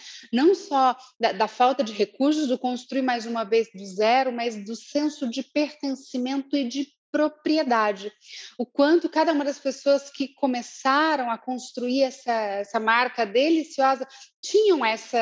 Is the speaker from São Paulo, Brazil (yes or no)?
no; Minas Gerais, Brazil; vocês já perceberam pelo meu sotaque, já sabem, eu não nego, eu sou mineira, né? E Minas teve uma influência muito grande